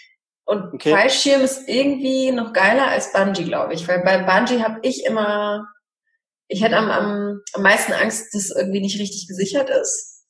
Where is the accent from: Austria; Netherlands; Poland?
Poland; Ich bin ja auch Polin